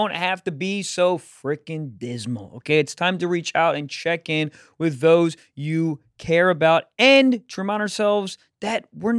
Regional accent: Jacksonville, Florida, United States; November 23rd, I'll be in Jacksonville, my hometown.

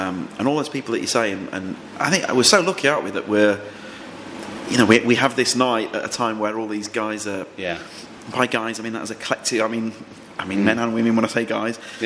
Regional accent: Leeds, Yorkshire and the Humber, United Kingdom; I'm from Leeds

